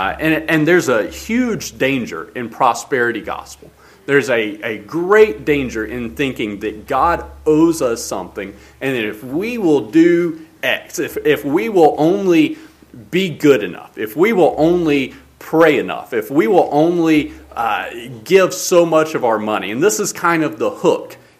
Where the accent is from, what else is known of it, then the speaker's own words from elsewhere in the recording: Alabama, United States; I'm from Alabama, if you are guests with us, if you can't tell by this accent.